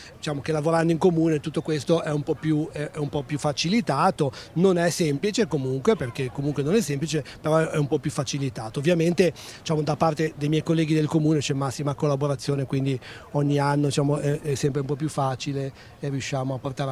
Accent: Genoa, Liguria, Italy; Peraltro io non sono qua di Bergeggi, sono di Genova.

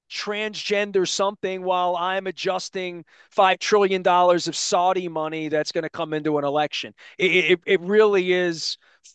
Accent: Venezuela; now in United States; I'm from Venezuela

